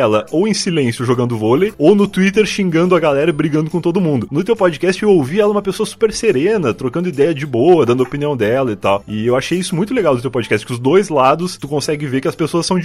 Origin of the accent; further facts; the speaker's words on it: Rio Grande, Rio Grande do Sul, Brazil; now in São Paulo, Brazil; eu morei aí no Rio Grande do Sul até 2013, né, eu nasci aí, sou lá de Rio Grande, bem no sul do estado.